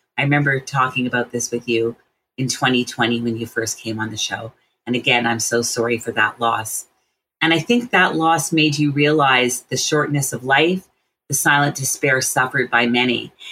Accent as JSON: {"language": "English", "town": "Montreal", "region": "Quebec", "country": "Canada", "tie": "born or raised there", "said": "Born in Montreal, my hometown as well"}